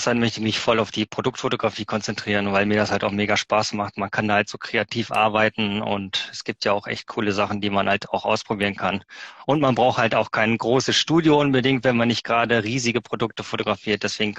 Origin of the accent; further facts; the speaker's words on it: Oldenburg, Lower Saxony, Germany; ich bin 43, ich komme aus Oldenburg